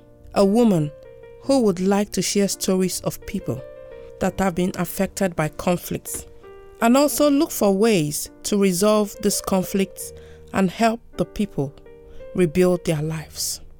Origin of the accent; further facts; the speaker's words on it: Nigeria; now in Ireland; I am a Nigerian and has made Ireland my home for the past 15 years. I am a wife, a mother of five